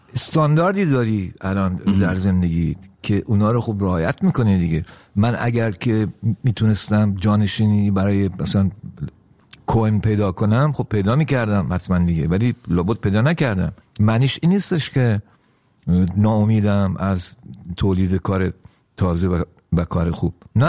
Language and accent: Persian; Iran; born there; ناراحت نیستم که چرا در ایران به دنیا آمدم